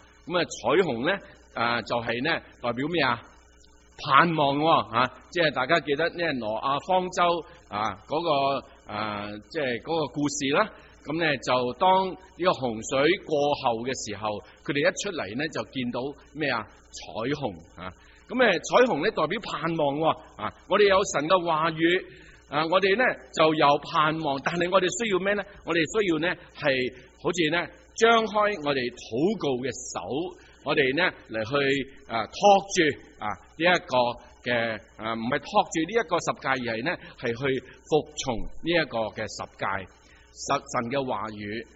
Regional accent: China; 纵然咧我哋中国人咧，我哋仲系等紧农历新年啊

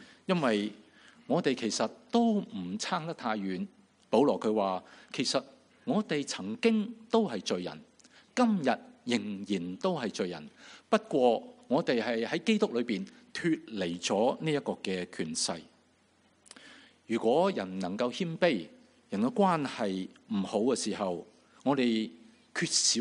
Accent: China; 我哋中國人講得好好

